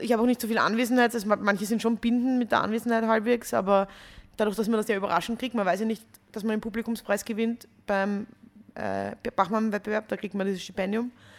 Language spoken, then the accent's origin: German; Vienna, Austria; now in Klagenfurt, Austria; Nein, ich bin in Wien aufgewachsen und habe immer nur in Wien gelebt